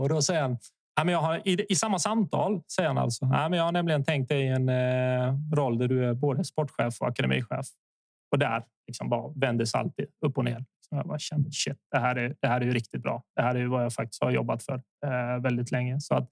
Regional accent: Zvornik, Republika Srpska, Bosnia & Herzegovina; Swedish is a second language; also born or lived in Kristianstad; now in Sweden; Född i Bosnien, i en liten stad som heter Zvornik vid, i östra Bosnien, gränsen till Serbien. Så därifrån kommer jag, där är jag född. Men jag kom till Sverige under de här tråkigheterna på Balkan 94. Och då landade man i Kristianstad

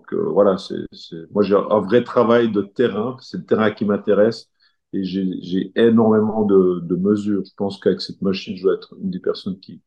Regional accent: Jura, Switzerland; Moi, je viens du Jura suisse.

